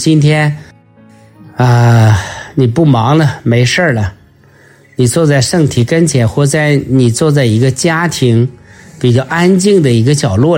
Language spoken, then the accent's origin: Chinese; China; 虽然我们中国人不怎么样过阳历年啊